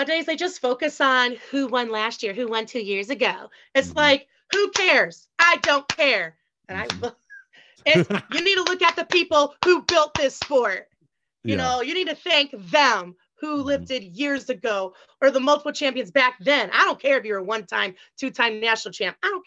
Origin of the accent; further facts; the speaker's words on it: Battle Creek, Michigan, United States; now in Omaha, United States; I live in Omaha, Nebraska.